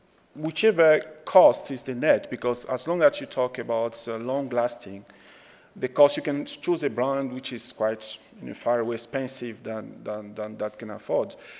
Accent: Burkina Faso; that setting in northern Nigeria is similar to where I come from Burkina.

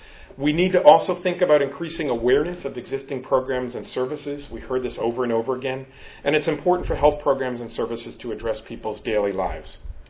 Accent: Boston, Massachusetts, United States; I'm from Boston. I didn't know there were roaming rabid dogs

